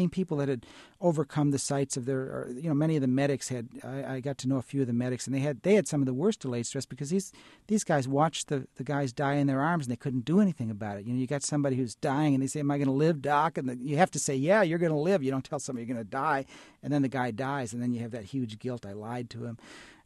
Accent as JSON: {"language": "English", "town": "Berwyn", "region": "Illinois", "country": "United States", "tie": "born or raised there", "said": "when I was a teenager growing up in Berwyn, Illinois"}